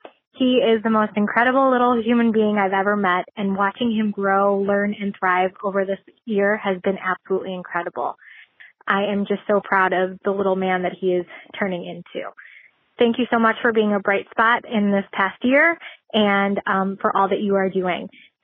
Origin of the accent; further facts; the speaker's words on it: Charlotte, North Carolina, United States; I'm from Charlotte, North Carolina.